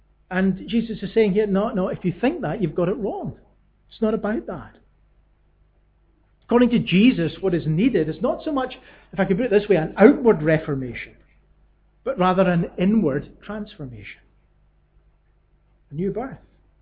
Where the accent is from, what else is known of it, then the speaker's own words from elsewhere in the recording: Scotland, United Kingdom; When I grew up in Lanarkshire, we lived not far from the Clyde Valley.